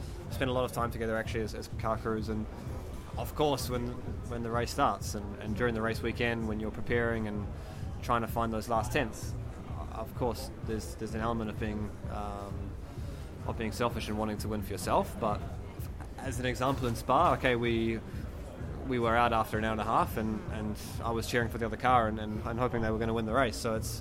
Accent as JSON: {"language": "English", "country": "New Zealand", "said": "So yeah, I think every year I've been here, I definitely haven't been alone as being a Kiwi."}